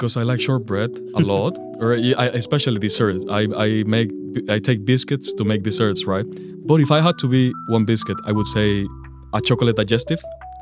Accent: Panama; now in United Kingdom; I'm an international student, this is my last year of university. I'm from Panama, a country in Latin America. I come from a very low-income family.

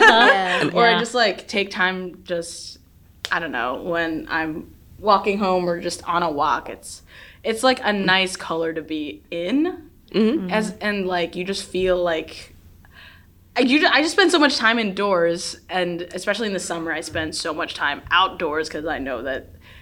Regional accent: California, United States; now in Lansing, United States; but I'm from Southern California and I am a self-proclaimed pretentious person with certain things.

